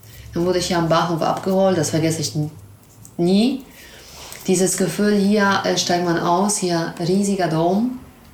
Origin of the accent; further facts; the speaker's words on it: Poland; Studium in Polen, klar, das ist, kostet sehr, sehr viel Geld. Und muss man dann, ich bin auf dem Land aufgewachsen, da muss man in die Stadt gehen